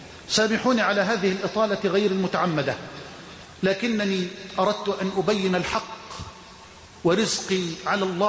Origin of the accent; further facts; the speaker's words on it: Egypt; واجعل بلدنا مصر